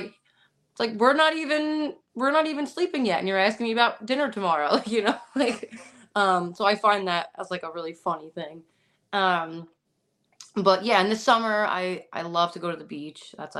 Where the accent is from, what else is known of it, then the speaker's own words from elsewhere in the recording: Belleville, New Jersey, United States; I'm from Belleville, New Jersey. So that's like right on the outside of New York City. So that's where I grew up for most of my life.